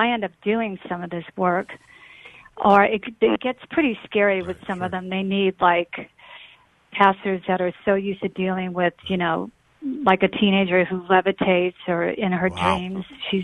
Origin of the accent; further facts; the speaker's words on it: New Orleans, Louisiana, United States; now in Los Angeles, United States; I got exposure to all this stuff growing up in New Orleans, which I'm telling you is the most haunted city in the country. And I was exposed to everything. So I came out to L.A.